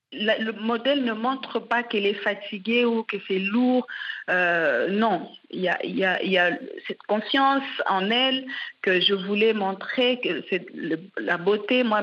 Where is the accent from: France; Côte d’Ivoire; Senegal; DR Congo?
DR Congo; Goma, North Kivu; Si je rentre chez moi à Goma, ça serait quoi la chose la plus importante ?